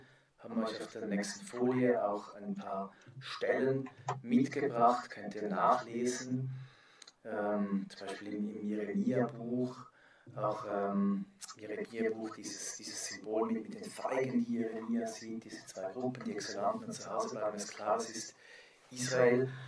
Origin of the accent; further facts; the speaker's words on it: Switzerland; Finde ich ganz wichtig, dass wir das wissen als Schweizer.